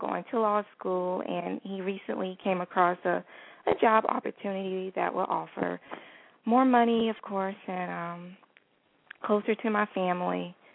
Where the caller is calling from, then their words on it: Ohio, United States; Hi, Miss Blue. … I'm calling from Ohio.